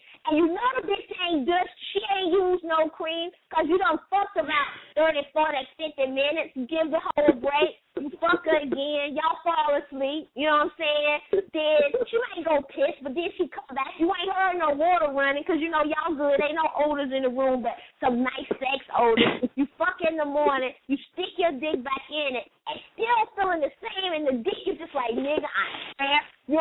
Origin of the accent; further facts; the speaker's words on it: Brooklyn, New York, United States; now in Georgia, United States; look, I'm from Brooklyn, but I'm in Georgia now.